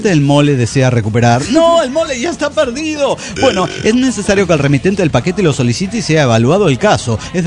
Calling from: Virginia, United States; Hola, ¿cómo están, amigos? Soy … de Virginia, United States of America.

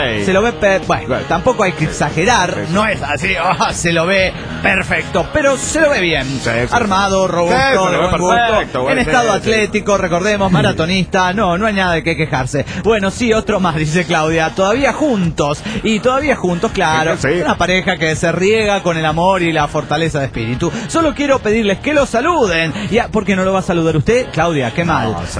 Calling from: New York, United States; de New York.

